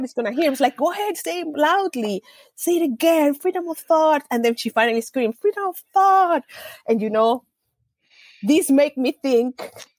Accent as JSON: {"language": "English", "town": "Maracaibo", "region": "Zulia", "country": "Venezuela", "tie": "born or raised there", "said": "we were growing up in Maracaibo, and we just dreamed of somewhere else."}